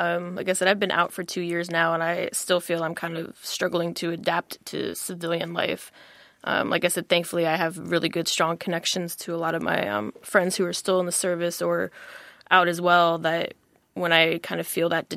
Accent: Maryland, United States; because I am now living back where I grew up in Southern Maryland

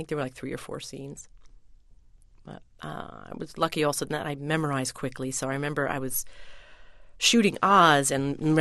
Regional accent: West Islip, New York, United States; born or raised there

